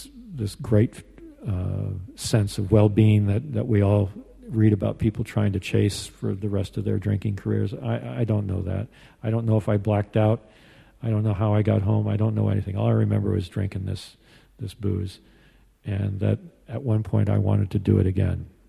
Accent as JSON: {"language": "English", "town": "Portland", "region": "Oregon", "country": "United States", "tie": "born or raised there", "said": "I grew up in Portland, Oregon, and I started drinking when I was about 12 or 14."}